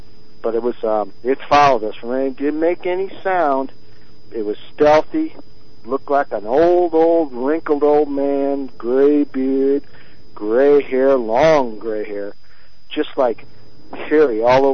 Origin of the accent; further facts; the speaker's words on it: Wyoming, United States; I'm from Wyoming, and, I listen to your station religiously.